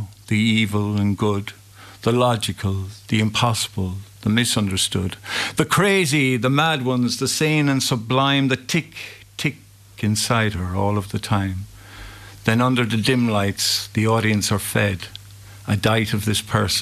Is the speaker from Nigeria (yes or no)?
no; Munster, Ireland; we're lucky that we're from Kerry